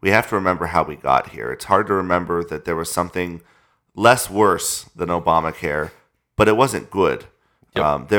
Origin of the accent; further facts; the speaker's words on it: Arizona, United States; Yeah, I grew up in Arizona, and so I'm very familiar with Senator McCain.